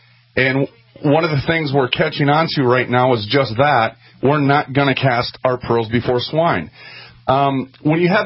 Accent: Minnesota, United States; And I understand back home in Minnesota, it is actually a snowstorm going on.

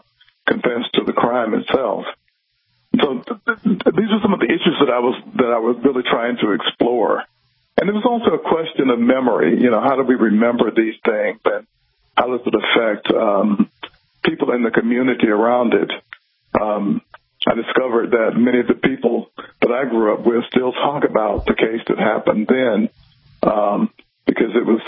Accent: South Carolina, United States; an actual incident that occurred in my hometown in South Carolina when I was a very young boy

